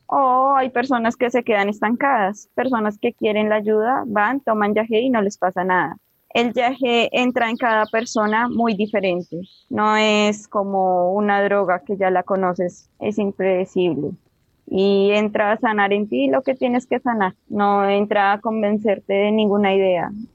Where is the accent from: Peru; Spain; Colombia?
Colombia; Bogotá; Tengo 26 años, soy de Bogotá.